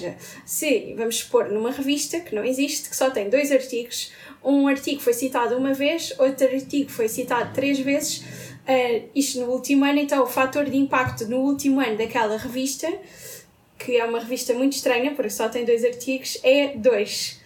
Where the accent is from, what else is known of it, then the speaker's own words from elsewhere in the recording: Portugal; se nós somos de Portugal e publicamos numa revista brasileira, isso já conta como uma revista estrangeira.